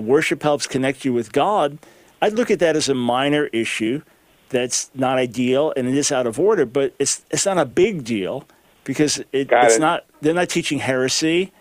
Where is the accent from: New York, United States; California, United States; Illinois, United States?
New York, United States; Island Park; we grew up in Island Park.